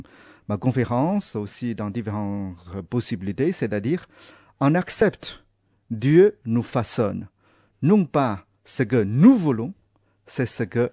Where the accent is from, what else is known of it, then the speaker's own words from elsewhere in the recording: China; born there; first language zh; French is a second language; Comme je suis né en Chine, j'ai une facilité pour ma langue maternelle, qui est le chinois